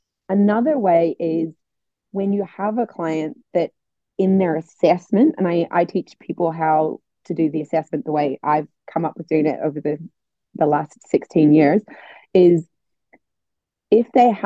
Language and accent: English; Northern Ireland, United Kingdom; But I'm from Northern Ireland. We say but for even things that don't make say sense to say but to.